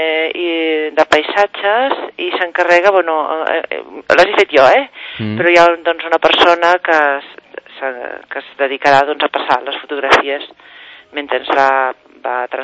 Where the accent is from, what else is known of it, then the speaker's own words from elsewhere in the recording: Sant Cugat del Vallès, Catalonia, Spain; Jo sóc de Sant Cugat, sí, jo visc a Mirassol, Des de fa més de 15 anys.